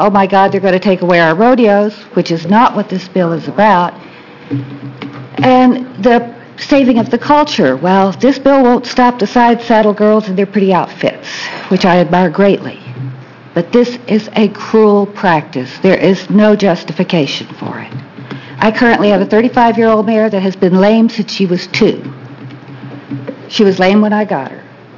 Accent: Texas, United States; I currently live in Linn County. I was raised in Texas. I have horses.

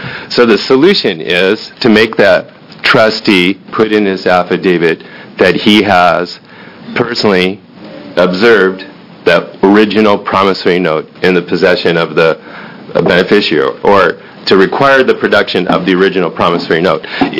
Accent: Sandy, Oregon, United States; I'm from Sandy, Oregon.

